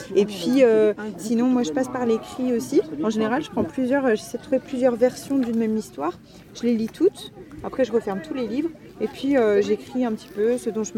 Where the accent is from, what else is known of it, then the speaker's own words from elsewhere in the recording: Morlaix, Brittany, France; Je suis née à Morlaix. Le 2 octobre 1989. Non, Morlaix. C'est dans le Finistère, en fait. Je viens du Nord Finistère.